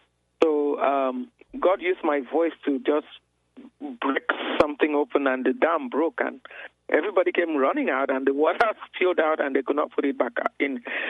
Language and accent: English; Houston, Texas, United States; I'm from Houston, Texas, and this incident happened in Washington, D.C., at the steps of the Supreme Court.